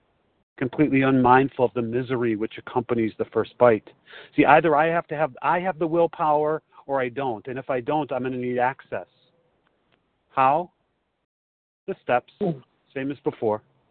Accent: Chicago, Illinois, United States; I am a recovered compulsive overeater, and I'm from Chicago.

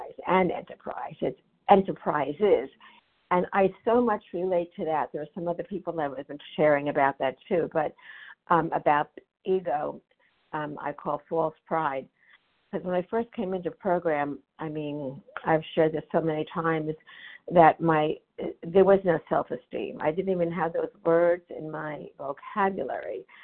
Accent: Florida, United States; I'm from Florida, but temporarily now calling from New York.

